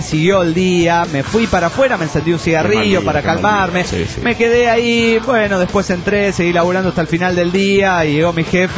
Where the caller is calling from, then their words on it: Oaxaca, Mexico; de Oaxaca, México